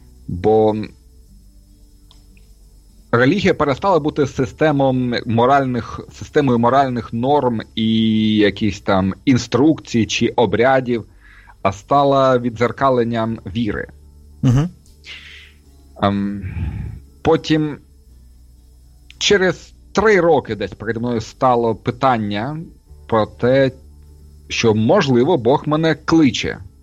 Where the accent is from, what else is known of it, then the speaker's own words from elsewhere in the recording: Kharkiv, Kharkiv Oblast, Ukraine; бо я ж народився в Харкові і виховувався в цій атмосфері на такої дивної матеріалістичної байдужості